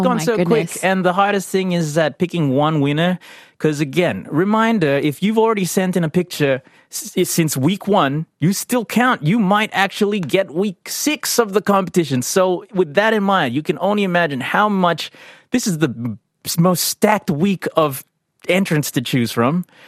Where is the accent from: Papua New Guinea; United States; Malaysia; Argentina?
Papua New Guinea; Manus Province; also born or lived in East Sepik; I'm from Manus and Sipik. So, you know, both those artists are from both those parts of PNG.